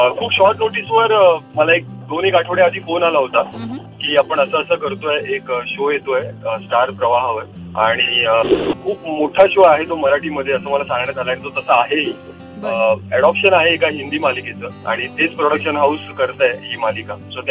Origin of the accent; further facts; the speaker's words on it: Mumbai, Maharashtra, India; लहानपणापासून प्रभादेवीमध्ये लहानाचा मोठा झालोय